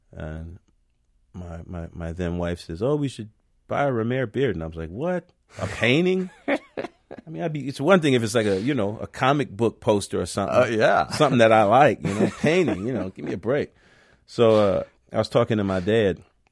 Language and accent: English; New Orleans, Louisiana, United States; which is something growing up in New Orleans, we didn't get a chance to do.